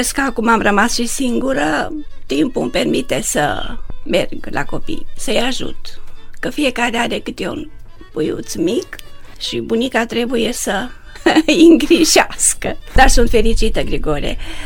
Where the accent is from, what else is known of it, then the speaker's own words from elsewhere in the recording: Dumbrăveni, Bistrița-Năsăud, Romania; Lucrez acum la o altă carte legată de satul meu, strict de Dumbrăveni